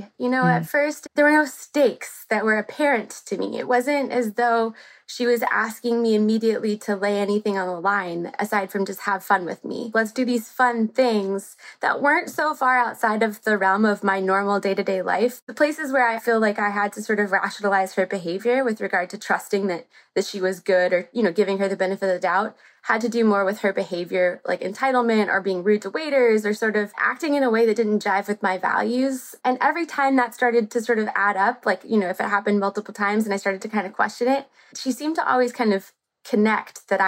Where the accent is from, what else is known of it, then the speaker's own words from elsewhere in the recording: Knoxville, Tennessee, United States; now in New York, United States; Sure. I grew up in Knoxville, Tennessee.